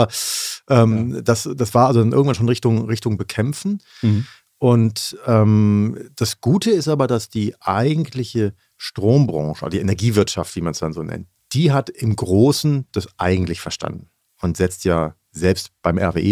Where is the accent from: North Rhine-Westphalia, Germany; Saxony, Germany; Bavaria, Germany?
North Rhine-Westphalia, Germany; Düsseldorf; born there; Gebürtiger Düsseldorfer bin ich.